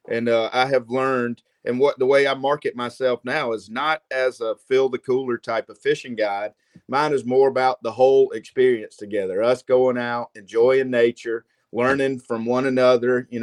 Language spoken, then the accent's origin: English; Hartsville, South Carolina, United States; Yeah, man. Born and raised in Hartsville, South Carolina. Lifelong outdoorsman. Grew up hunting and fishing just about everything available to us here in the Southeast.